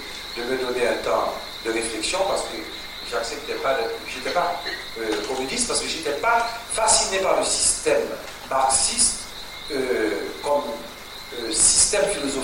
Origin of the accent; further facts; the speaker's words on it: Haiti; je ne vais pas découvrir à Paris que je suis haïtien